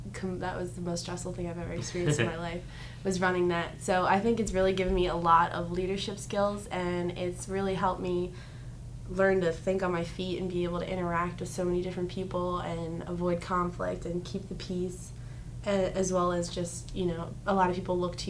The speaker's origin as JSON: {"language": "English", "town": "Bucks County", "region": "Pennsylvania", "country": "United States", "tie": "born or raised there", "also_born_or_lived": "Delaware County, Pennsylvania", "said": "Well, I was born right outside Philadelphia in Delaware County, and I moved to Bucks County when I was in the summer between 4th and 5th grade."}